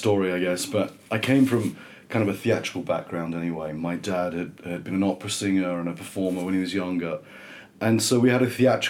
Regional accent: Chislehurst, London, United Kingdom; So we're from Chislehurst in Kent.

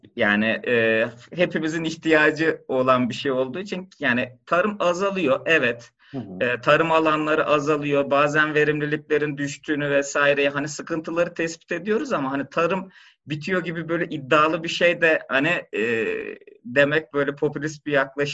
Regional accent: İzmir, Turkey; also born or lived in Ankara; İzmir'de doğduğumdan başlıyorum. İzmirliyim. Gurur duyduğum özelliklerden bir tanesi.

